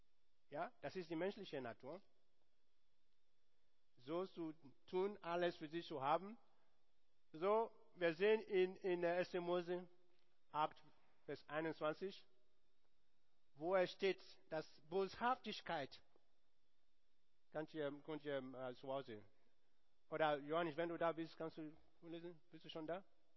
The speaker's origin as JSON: {"language": "German", "country": "Nigeria", "lives_now": "Germany", "said": "wie ihr wisst, ich komme aus Nigeria."}